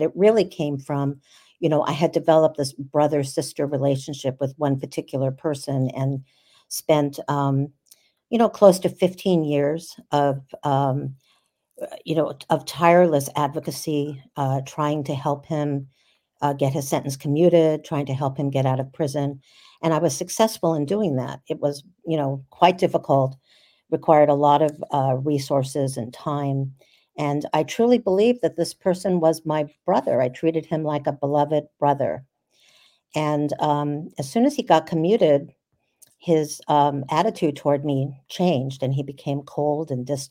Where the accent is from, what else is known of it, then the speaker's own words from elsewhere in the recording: New York, United States; So I grew up in New York, and I was kind of I came from a background of a lot of childhood trauma